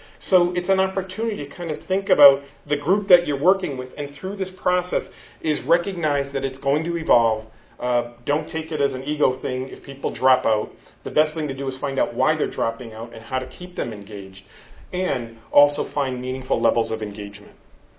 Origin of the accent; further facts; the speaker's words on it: Boston, Massachusetts, United States; I'm from Boston. I didn't know there were roaming rabid dogs